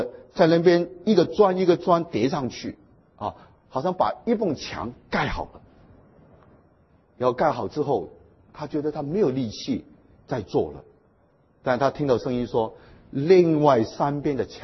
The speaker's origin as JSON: {"language": "Chinese", "country": "China"}